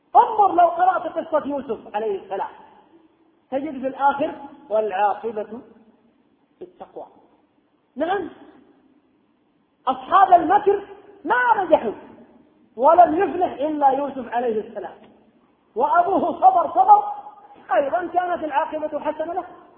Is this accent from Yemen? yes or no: yes; Yemen; دور الحديث عندنا في اليمن بحمد الله دور حديث كثيرة